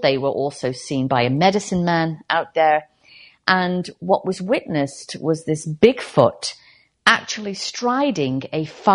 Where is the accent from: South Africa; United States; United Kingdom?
United Kingdom; me being British, in my neck of the woods back in the UK, we've had loads of crop circles over the years.